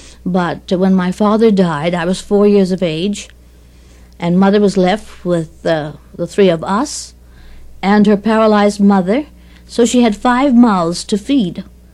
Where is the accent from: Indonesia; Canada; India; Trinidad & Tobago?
Canada; Toronto, Ontario; born there; I was born in Toronto, Canada. And so was my father and my mother.